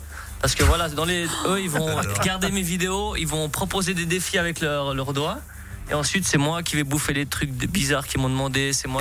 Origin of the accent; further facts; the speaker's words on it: Switzerland; Je suis un Suisse en voyage, je suis pas un Français en voyage.